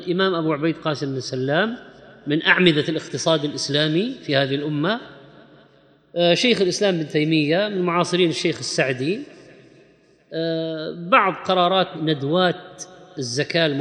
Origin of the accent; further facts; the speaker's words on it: Syria; ما عندنا في الشام الآن من يبيعنا،